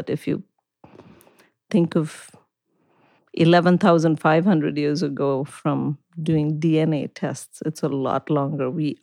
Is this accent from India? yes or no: yes; Goa, India; And so I grew up in Goa, where it was, you know, a Portuguese colony for almost 500 years.